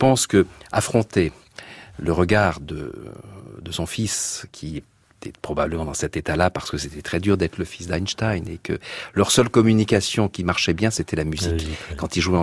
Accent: Nice, Provence-Alpes-Côte d'Azur, France; born there; Non, je suis français, je suis né à Nice, mais ma famille est d'origine belge.

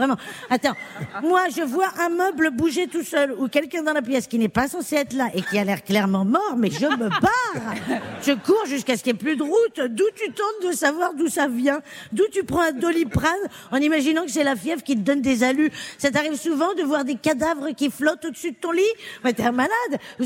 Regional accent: Strasbourg, Grand Est, France; Je suis strasbourgeoise.

